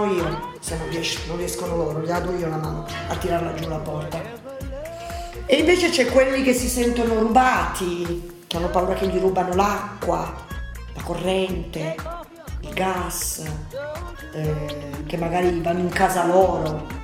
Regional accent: Turin, Piedmont, Italy; born there; io sono nata a Torino, ma i miei genitori non sono torinesi, sono pugliesi.

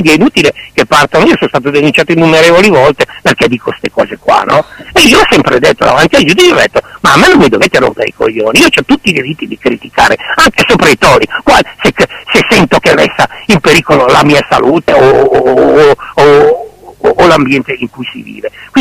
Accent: Lecco, Lombardy, Italy; io ho lavorato molto a Genova, adesso sono di Lecco e poi sono tornato a Lecco adesso

